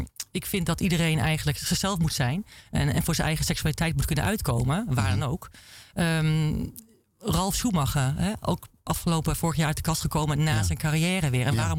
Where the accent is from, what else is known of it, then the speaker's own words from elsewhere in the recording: Gelderland, Netherlands; Wat ik zeg, ik kom van een dorpje van de Veluwe.